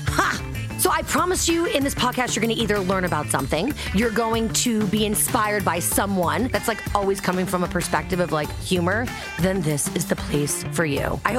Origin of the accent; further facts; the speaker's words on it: California, United States; I come from a very creative family. And growing up in California, it generally was very colorful and self-expressive.